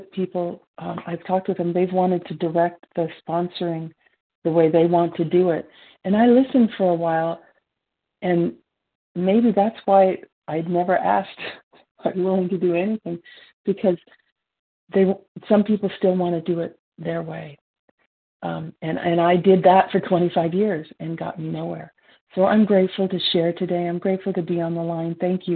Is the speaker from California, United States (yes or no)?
yes; California, United States; Yes, this is … from California.